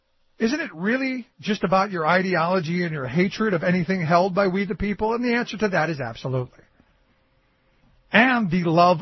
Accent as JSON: {"language": "English", "town": "Cleveland", "region": "Ohio", "country": "United States", "tie": "born or raised there", "said": "And I go back to my hometown of Cleveland. Where just we were just back home for a little bit"}